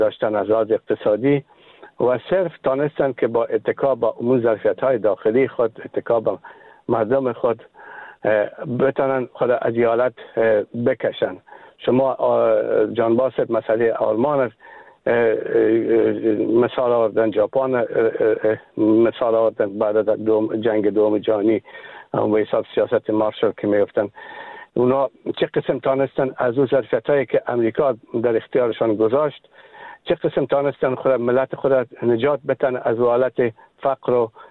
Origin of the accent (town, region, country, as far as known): Afghanistan